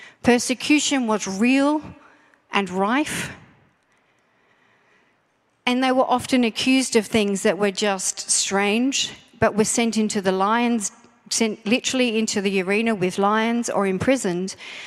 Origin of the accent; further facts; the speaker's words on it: Australia; I am from Australia.